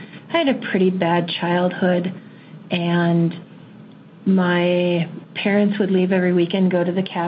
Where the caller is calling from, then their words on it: Minnesota, United States; I'm calling from Minnesota.